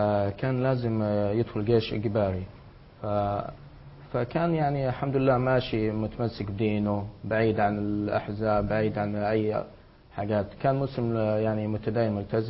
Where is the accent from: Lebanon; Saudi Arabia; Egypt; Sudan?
Saudi Arabia; Arabic is a second language; يعني عارف الأوضاع هناك وعارف المجتمعات والبيئة، فهذا نعمة ربي أني ولدت في السعودية وتعلمت هناك. إذا بقيت في البوسنة كان الحال الله أعلم